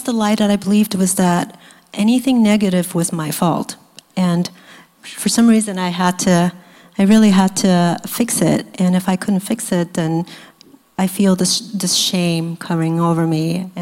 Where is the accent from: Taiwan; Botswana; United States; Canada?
Taiwan; So I grew up in Taiwan, which is a little island next to China.